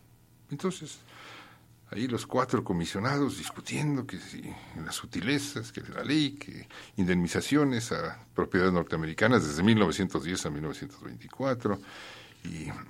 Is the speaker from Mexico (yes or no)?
yes; Mexico; porque pertenecemos a un país que se llama Estados Unidos Mexicanos, somos estadounidenses.